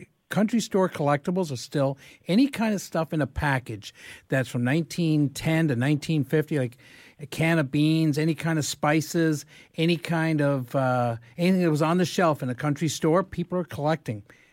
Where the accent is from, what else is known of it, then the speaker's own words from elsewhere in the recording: London, Ontario, Canada; also born or lived in Lindsay; No, but I love London. I grew up in London.